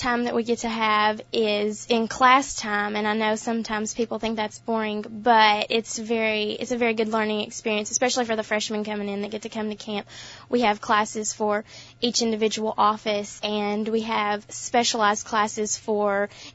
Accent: Tennessee, United States; because I'll be living in East Tennessee, and I'm originally from Middle Tennessee

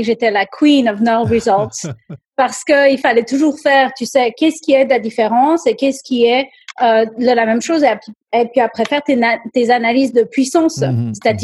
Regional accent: Morocco; now in United States; En tant que Marocaine aux États-Unis.

